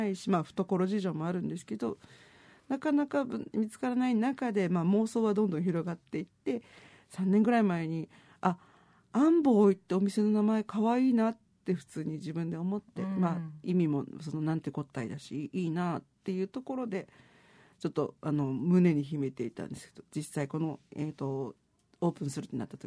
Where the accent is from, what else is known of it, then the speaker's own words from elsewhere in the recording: Okinawa, Japan; 地元沖縄の人ってなんとなく自己肯定感が低いというか